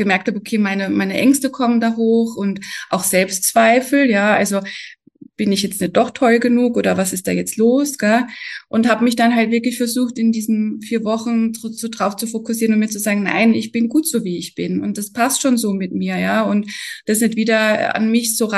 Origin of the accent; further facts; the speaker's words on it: Germany; now in Austria; also ich bin zum Beispiel anfangs aus Deutschland nach Österreich gekommen und habe dann geglaubt, ach, hier wird alles anders, ja.